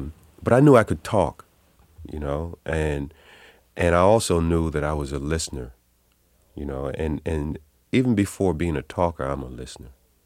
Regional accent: New York City, New York, United States; born or raised there

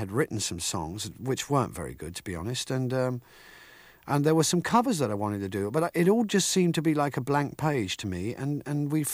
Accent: England, United Kingdom; Oh, I've always been a Christian. I mean, I was raised in England, in what we call Church of England, C of E, and that's really just basic. I think it's like Protestant, really.

